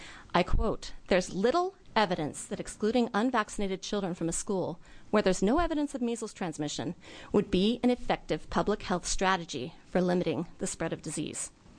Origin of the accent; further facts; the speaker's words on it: Beaverton, Oregon, United States; I'm from Beaverton, and I'm representing myself.